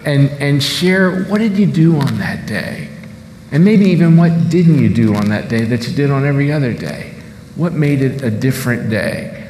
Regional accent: Maryland, United States; I grew up in Maryland, and they had blue laws

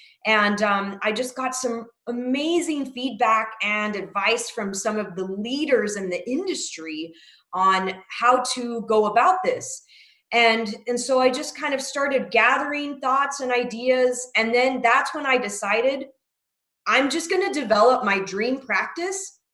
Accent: Lake Havasu City, Arizona, United States; I was going to go back to my hometown, which was in Lake Havasu, Arizona. And it's a rural area, about 50,000 people, 100,000 in the winter time with all the winter visitors.

